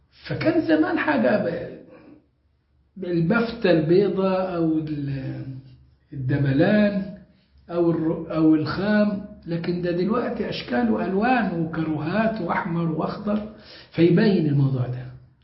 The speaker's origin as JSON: {"language": "Arabic", "country": "Egypt", "said": "قليل منهم اللي يفكر أن أنا مصري."}